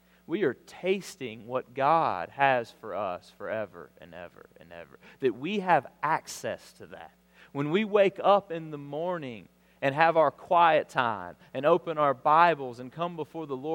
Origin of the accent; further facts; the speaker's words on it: Alabama, United States; I'll never forget church I grew up in South Alabama.